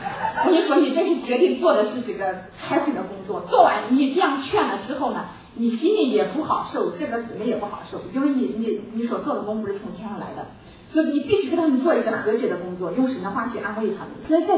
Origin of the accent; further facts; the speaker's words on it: Henan, China; 因为我是在河南人，我也是在河南市这个长大的。